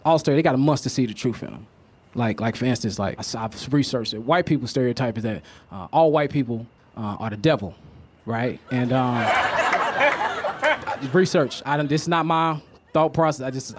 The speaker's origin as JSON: {"language": "English", "town": "Chicago", "region": "Illinois", "country": "United States", "said": "I'm from Chicago. Chicago's one of the most racially segregated cities in America, if not the world, so I understand how it works."}